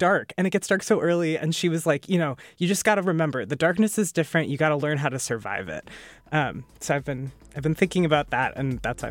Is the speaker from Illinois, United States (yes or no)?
yes; Chicago, Illinois, United States; moved away as an adult; now in New Hampshire, United States; I grew up in Chicago. I've been known to take a polar plunge once in a while.